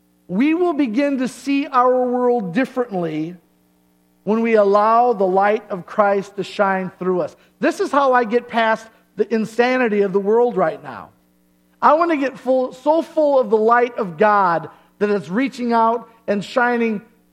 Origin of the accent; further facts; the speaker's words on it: Dixon, Illinois, United States; I can remember sitting in Dixon, Illinois when I was a little boy. I was born in Dixon. I lived on East Everett, just behind where the gas station is now.